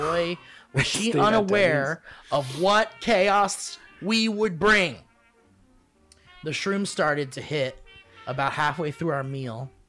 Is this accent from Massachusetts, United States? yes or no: no; Las Vegas, Nevada, United States; I have plenty of stories about growing up in Vegas, like getting drugged with PCP as a junior in high school.